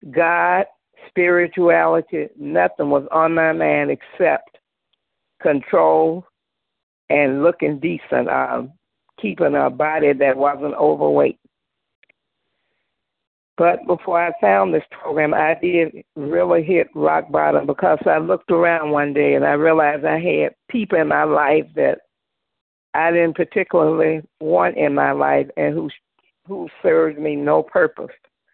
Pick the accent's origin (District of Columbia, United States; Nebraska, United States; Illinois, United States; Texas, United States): Illinois, United States; from Illinois